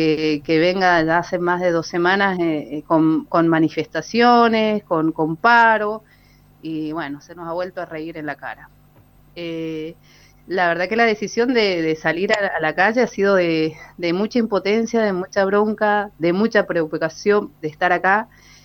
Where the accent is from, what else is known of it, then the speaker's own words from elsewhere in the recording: Jujuy, Argentina; no es solamente en Jujuy. Esto, somos parte de Argentina